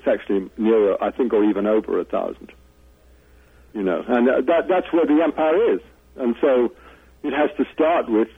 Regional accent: Ireland; when I grew up in Ireland.

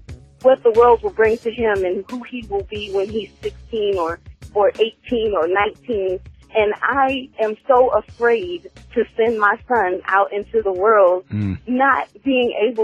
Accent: Lynchburg, Virginia, United States; I grew up in Lynchburg, Virginia.

